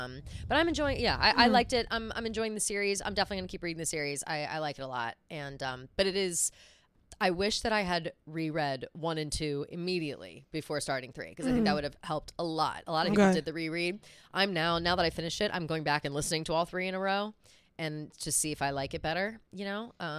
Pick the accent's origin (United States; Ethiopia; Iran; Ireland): Ireland; And as an Irish gal, I do know.